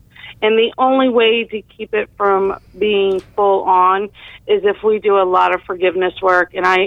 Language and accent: English; Clearwater, Florida, United States; now in Knoxville, United States; Well, now I'm in Knoxville, Tennessee, but I'm originally from the Clearwater, Florida area.